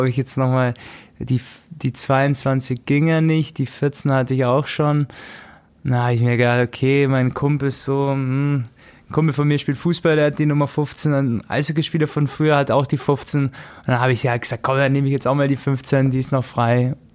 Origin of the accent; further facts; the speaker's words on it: Augsburg, Bavaria, Germany; ich bin aus Augsburg